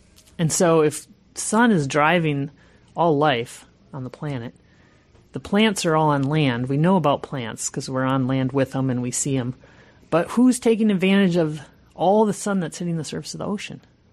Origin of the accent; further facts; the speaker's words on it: Minnesota, United States; You know, I grew up in Minnesota, so it was all like foreign concept to me.